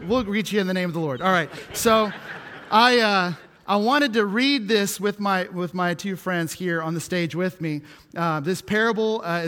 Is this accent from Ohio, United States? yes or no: yes; Columbus, Ohio, United States; now in Texas, United States; I moved here from Columbus, Ohio about 6.5 years ago, and one of my joys is when I, in Texas, get to meet someone who's also from Columbus or is also an Ohio State Buckeye fan.